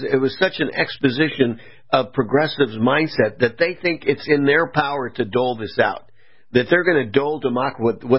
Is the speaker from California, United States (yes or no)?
yes; California, United States; I mean, I was born and raised in California. I have all my friends. Of course, I'm living in Florida these days.